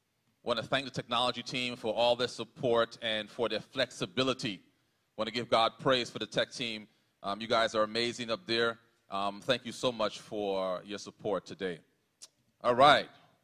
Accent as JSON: {"language": "English", "country": "Bahamas", "tie": "born or raised there", "said": "But growing up in the Bahamas, at the time that I was born and grew up there, Haitians weren't really respected or welcomed by some Bahamians. It's a fact. And so even though I was born in the country"}